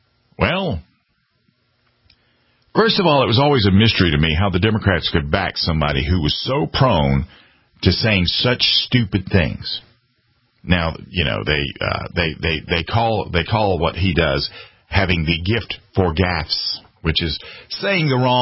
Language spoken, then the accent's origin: English; South Carolina, United States; he focused on the upcoming South Carolina, which is my home state